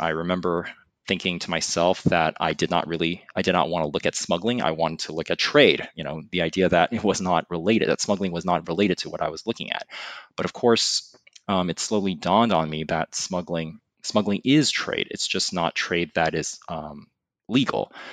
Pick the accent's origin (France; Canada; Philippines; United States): United States; California; And growing up in California, almost all the history classes I took were American and European history, which I really enjoyed.